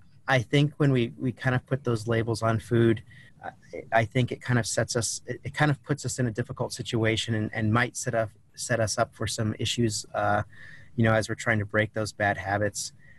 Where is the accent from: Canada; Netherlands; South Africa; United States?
United States; Washington; also born or lived in California / Las Vegas; now in Phoenix, United States; So I'm originally from a small town north of Seattle, Washington. I lived all along the West Coast, pretty much California. I lived in Las Vegas for a while, but I am currently in Phoenix, Arizona.